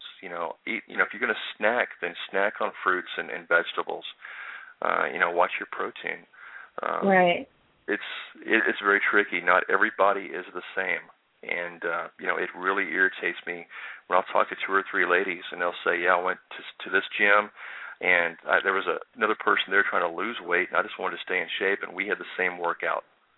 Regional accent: Southern United States, United States; I was raised in the South with sweet tea and fried food.

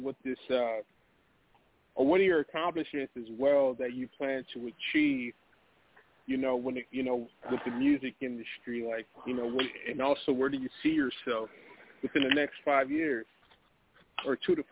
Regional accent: New York, United States; also born or lived in Florida; now in Seattle, United States; I was born in Florida, so, and I'm also a summer baby, you know what I'm saying? So, you know, I definitely, you know, was born in the yoke of the sun. But, you know what I'm saying, I was raised in New York

